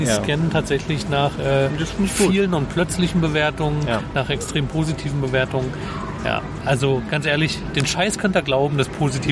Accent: Berlin, Germany; Also ich komme aus Treptow-Köpenick.

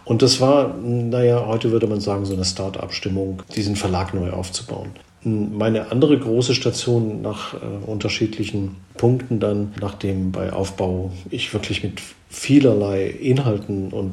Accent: Baden-Württemberg, Germany; nach dem Abi dann beschlossen, erstmal was Gescheites zu lernen, wie man im Schwabenland so sagt, wo ich herkomme.

